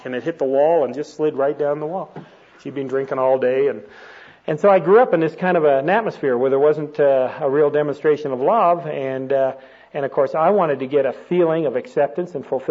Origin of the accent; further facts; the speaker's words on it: Toronto, Ontario, Canada; I was born and raised in Canada. In fact, I'm still a Canadian citizen, so is my wife. We grew up in the city of Toronto, which is a city of about 2.5 million people.